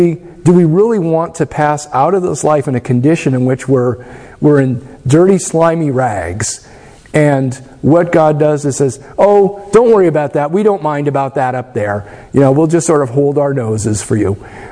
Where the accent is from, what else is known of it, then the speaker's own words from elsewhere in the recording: United States; but we still pick up a lot of American things because we're Americans.